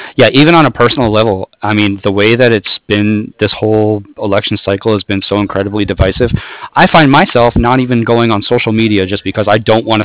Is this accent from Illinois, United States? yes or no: no; San Francisco, California, United States; now in San Diego, United States; See, I'm originally from San Francisco.